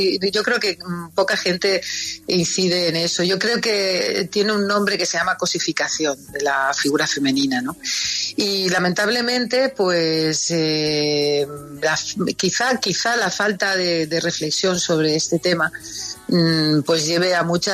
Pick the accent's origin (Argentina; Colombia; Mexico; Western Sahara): Colombia; y ahí empecé yo a cantar y ella me puso de solista. O sea, imagínate lo importante que para mí es Colombia